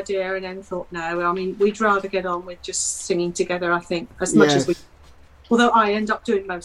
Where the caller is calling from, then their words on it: Grantham, East Midlands, United Kingdom; I'm calling from Grantham.